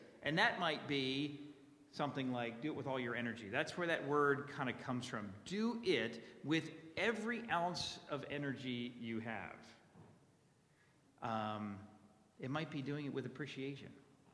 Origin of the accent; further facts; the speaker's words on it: Baltimore, Maryland, United States; And we had a memory verse program at the chapel that I grew up there in Baltimore.